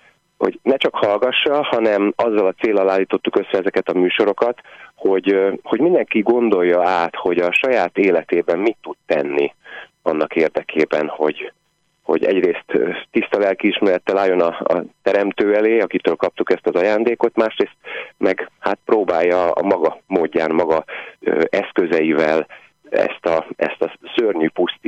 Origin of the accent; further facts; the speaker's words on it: Pest, Hungary; én magam a Pilisben nőttem föl, tehát nekünk az erdő szélén volt a házunk gyerekkoromban